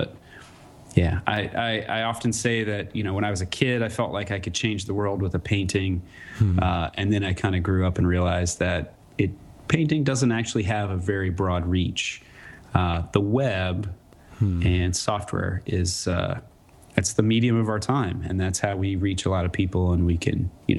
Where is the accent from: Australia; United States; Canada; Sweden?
United States; Midwest; also born or lived in Iowa / Nebraska / Missouri; My background, I grew up in the Midwest. I grew up in Iowa and Nebraska and Missouri and moved around a bit.